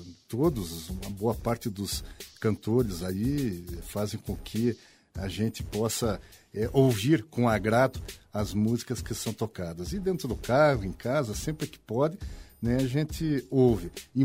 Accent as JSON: {"language": "Portuguese", "town": "Ponta Grossa", "region": "Paraná", "country": "Brazil", "said": "em especial eu que sou da cidade de Ponta Grossa"}